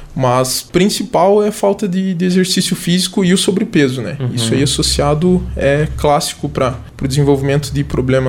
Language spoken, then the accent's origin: Portuguese; Campos Novos, Santa Catarina, Brazil; Eu sou daqui mesmo, de Campos Novos.